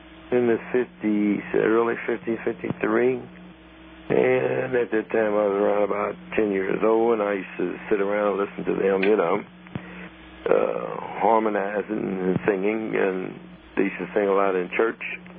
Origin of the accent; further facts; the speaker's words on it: St. Louis, Missouri, United States; Where I'm from? I'm from Missouri, yeah, St. Louis, Missouri.